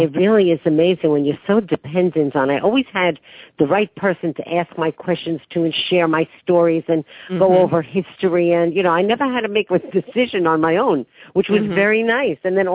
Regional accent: Brooklyn, New York, United States; But growing up in Brooklyn really, I think, gives people extra genes in humor.

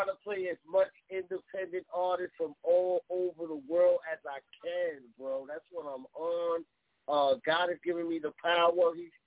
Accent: New York City, New York, United States; But I'm from the Bronx. I'm from New York City. Minnesota, my second home, man.

